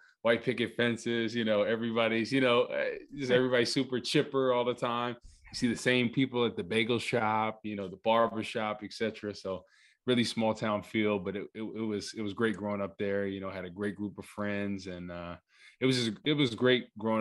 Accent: Rutherford, New Jersey, United States; So I'm born and raised in Rutherford, New Jersey, right by Giant Stadium. So I grew up like 5 minutes from Giant Stadium. Grew up in there, small town.

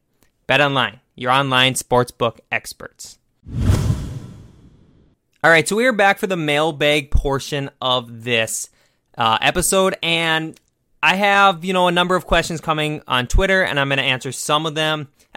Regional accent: Minnesota, United States; I know I'm from Minnesota. Maybe we're supposed to hate the Bucks.

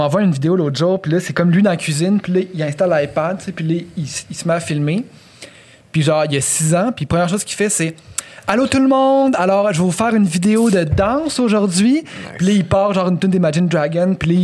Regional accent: Quebec, Canada; Québec. Ben, tu sais, là, j'étais à Montréal.

